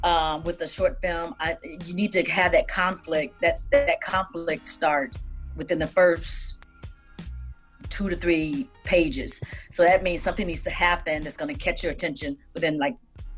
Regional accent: Elberton, Georgia, United States; born there; I was born in Georgia, in a small town outside of Athens called Elberton, Georgia. So I'm a country girl at heart.

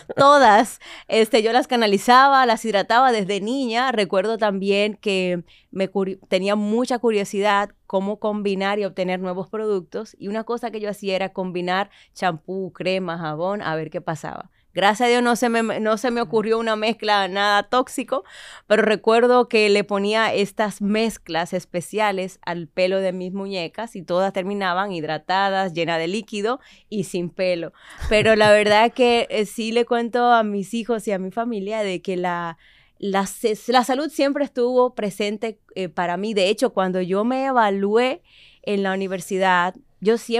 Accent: Santo Domingo, Distrito Nacional, Dominican Republic; born there; Yo nací en Santo Domingo y mis padres son de La Vega. Los dos pues dejaron esas raíces del norte. Y razón por la que también me fui a estudiar a Santiago, y bueno, y sí, soy dominicana de pura cepa

